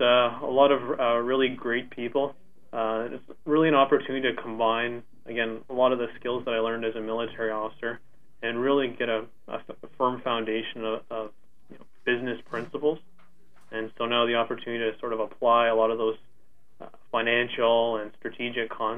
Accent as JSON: {"language": "English", "region": "Ontario", "country": "Canada", "tie": "born or raised there", "said": "Well, for me, I grew up in Southern Ontario."}